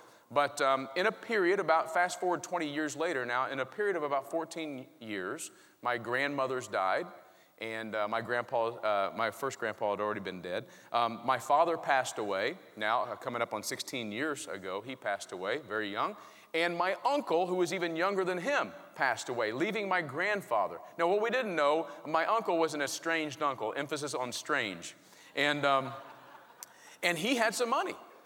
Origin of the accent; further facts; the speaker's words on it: Indianapolis, Indiana, United States; I grew up poor in Indianapolis.